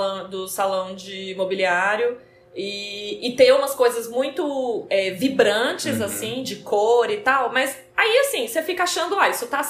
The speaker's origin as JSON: {"language": "Portuguese", "country": "Spain", "said": "Minha subjetividade, ela é espanhola, assim. Lógico, é de onde eu vim."}